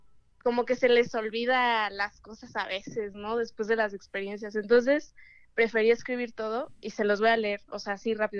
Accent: Toluca, State of Mexico, Mexico; soy de Toluca.

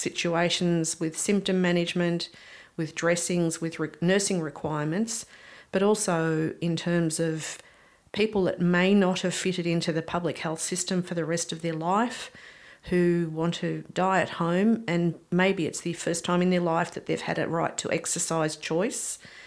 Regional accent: Melbourne, Victoria, Australia; I grew up in Melbourne, but with my husband's job, we've lived rurally since I was 20. So I love the rural lifestyle, and my parents lived at Ocean Grove

